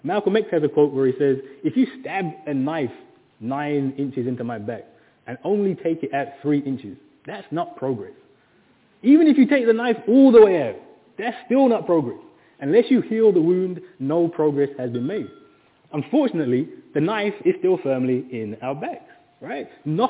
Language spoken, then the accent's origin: English; Birmingham, West Midlands, United Kingdom; Even places like, I'm from Birmingham.